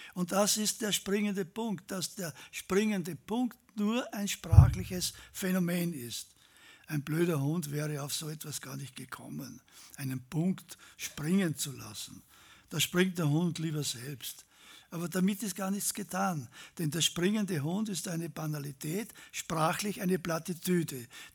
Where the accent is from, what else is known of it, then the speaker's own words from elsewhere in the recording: Upper Austria, Austria; accent: Innviertel dialect; weil der Innviertler Dialekt, also ich komme aus dem Innviertel, das einmal früher bayerisch war und das in den 70er Jahren des 18. Jahrhunderts zu Österreich gekommen ist. Das ist ja ein ländlicher Dialekt